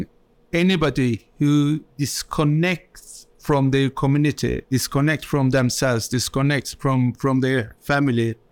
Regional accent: Istanbul, Turkey; now in London, United Kingdom; I would say I'm a Londoner. Yeah. I came to London from Istanbul, another mega city

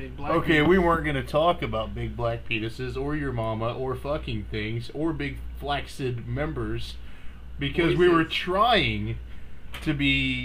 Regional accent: Des Moines, Iowa, United States; I'm from Des Moines.

